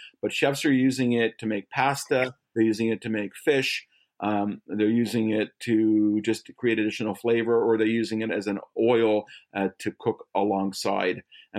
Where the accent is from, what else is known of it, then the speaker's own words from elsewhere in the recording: Canada; I am a Canadian and came up in the cannabis industry in Canada.